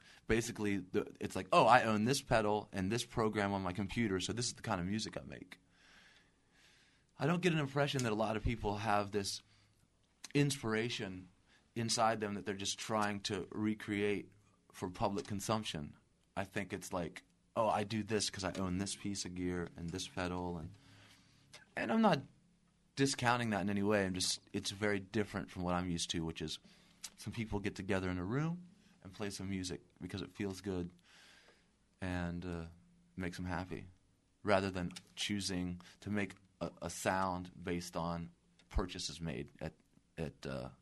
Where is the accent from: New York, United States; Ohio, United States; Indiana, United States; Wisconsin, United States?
Ohio, United States; Dayton; But I really still feel like that Dayton is my home. you know, my hometown. This is the musical. This is where I grew up musically.